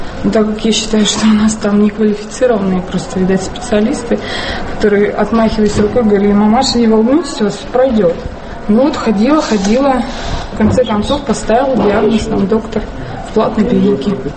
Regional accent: Kamchatka Krai, Russia; Мы лечились, да, мы с Камчатки.

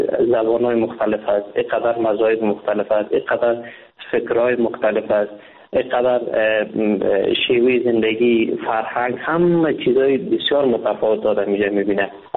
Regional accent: Afghanistan; now in India; وقتی که ما از افغانستان بی طرف آمدم، با مجردی که داخل کشور هند شدم،

